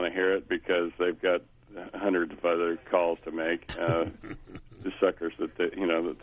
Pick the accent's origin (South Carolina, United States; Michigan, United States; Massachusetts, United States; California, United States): California, United States; Arroyo Grande; I'm from Arroyo Grande.